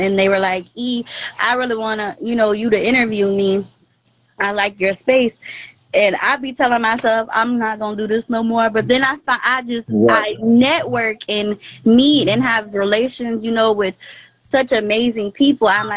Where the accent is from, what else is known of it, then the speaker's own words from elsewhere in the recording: New Orleans, Louisiana, United States; I'm from New Orleans. I can shake.